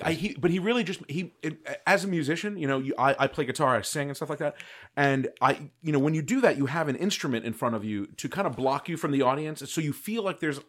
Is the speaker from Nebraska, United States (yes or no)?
no; New York, United States; I'm from New York my whole life, so, you know, I like the culture every now and then.